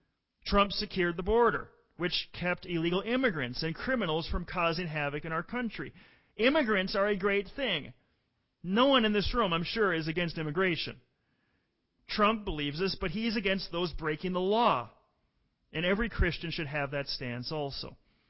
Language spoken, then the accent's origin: English; Minnesota, United States; look at what her running mate has done in the great state of Minnesota, my home state. What an embarrassment. My home state of Minnesota.